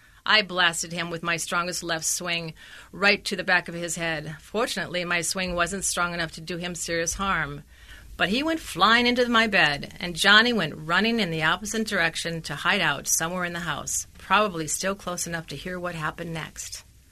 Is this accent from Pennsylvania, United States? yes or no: no; White Bear Lake, Minnesota, United States; It's making it big in my hometown of White Bear Lake, Minnesota, where I grew up.